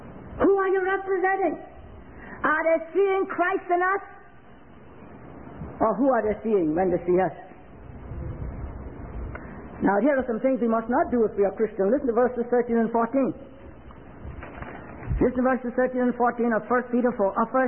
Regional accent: Bahamas; I am from the Bahamas, originally.

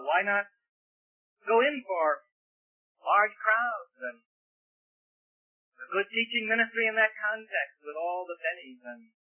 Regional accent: Plymouth, Michigan, United States; I'm from Plymouth, Michigan.

